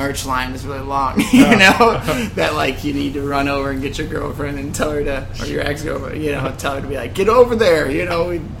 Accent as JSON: {"language": "English", "town": "St. Louis", "region": "Missouri", "country": "United States", "tie": "born or raised there", "said": "Yeah, well, the band started in Springfield. So I grew up in St. Louis."}